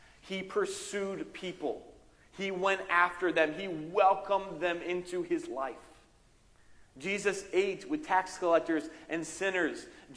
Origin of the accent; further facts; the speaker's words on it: Philadelphia, Pennsylvania, United States; And I grew up outside of Philadelphia, still that suburb, kind of still the culture here